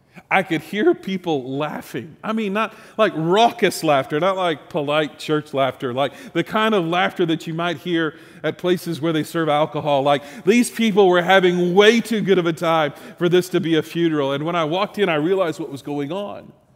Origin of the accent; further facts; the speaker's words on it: San Antonio, Texas, United States; But Jesse Davila was our bus driver for my youth group growing up in San Antonio.